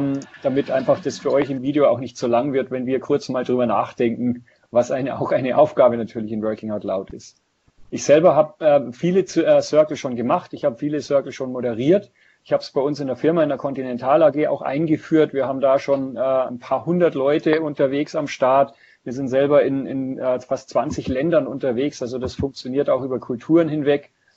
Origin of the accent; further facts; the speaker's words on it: Ingolstadt, Bavaria, Germany; ich hatte am Anfang gesagt, ich komme aus Ingolstadt, also im Süden von Deutschland.